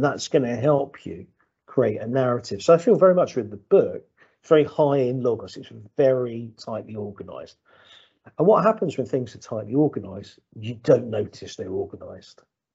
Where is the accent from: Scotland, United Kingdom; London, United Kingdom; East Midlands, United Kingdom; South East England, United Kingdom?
South East England, United Kingdom; Margate; a love of reading and writing in my hometown. Margate's a town you'll often hear about now as a town that's being regenerated. I grew up there and it was a pretty grim place.